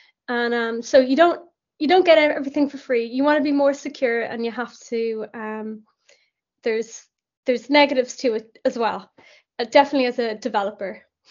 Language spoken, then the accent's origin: English; Dublin, Leinster, Ireland; Yes, I'm from Ireland. I'm from Dublin